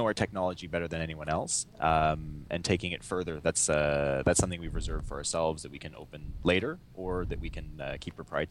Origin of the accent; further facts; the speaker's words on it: Montreal, Quebec, Canada; also born or lived in Bay Area; No, I'm originally from Montreal. I was working in the Bay Area, actually, before I started Really Active. And the reason I came back to Montreal